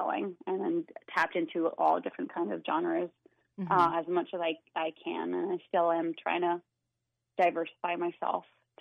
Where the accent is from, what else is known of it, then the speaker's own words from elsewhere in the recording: Switzerland; English is a second language; moved away as an adult; now in United States; Moving to the States right after high school.